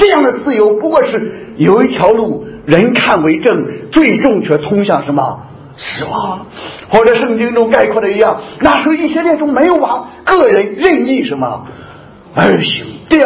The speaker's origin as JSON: {"language": "Chinese", "country": "China", "said": "我们中国人啊，在几千年的信仰历史上啊，包括在我们信基督教的时候，我们很大的一个问题就是不管真不真，只管灵不灵啊。"}